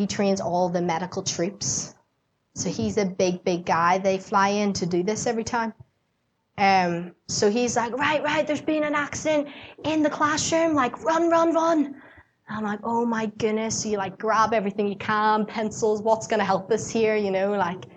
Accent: Ireland; And the amount of Mickey she took out of me for being Irish was not funny

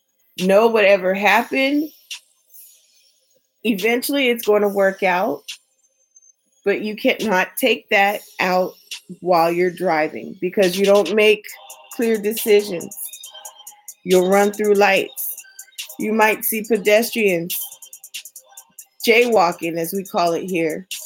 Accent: California, United States; I'm from California, but right now I'm living on the East Coast.

